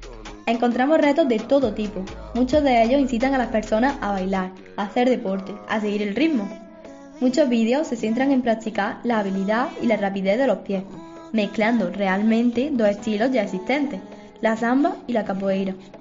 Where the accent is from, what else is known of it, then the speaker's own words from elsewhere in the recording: Andalusia, Spain; siendo andaluza